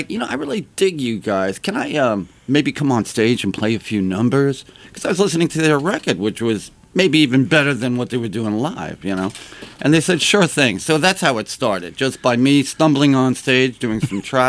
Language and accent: English; Queens, New York, United States; No, I'm from Queens.